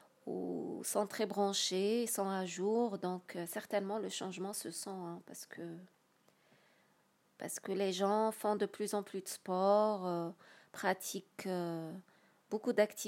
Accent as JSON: {"language": "French", "town": "Algiers", "region": "Algiers Province", "country": "Algeria", "tie": "born there", "said": "Exactement, je suis née à Alger."}